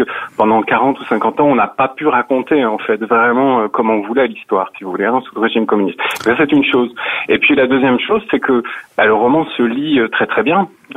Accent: Lyon, Auvergne-Rhône-Alpes, France; born there; now in Czech Republic; je suis français né à Lyon, mais je vis ici depuis 20 ans

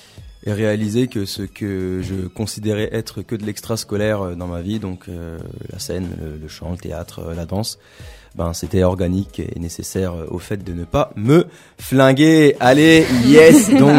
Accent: Hauts-de-France, France; now in Noisy-le-Sec, France; Je suis picard de base. Okay. Je viens de Picardie. Je me suis installé à Noisy-le-Sec il y a 7 ans pour faire de l'allemand.

